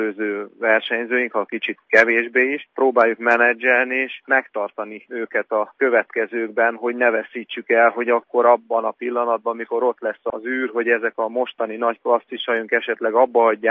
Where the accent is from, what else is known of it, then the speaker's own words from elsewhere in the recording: Hungary; Jó volt állni persze magyarként ott a parton